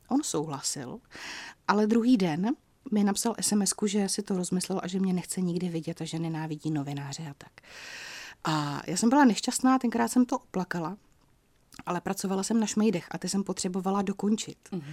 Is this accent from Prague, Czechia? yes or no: no; Hradec Králové, Hradec Králové Region, Czechia; Já jsem z Hradce Králové, část mé rodiny je z Pardubic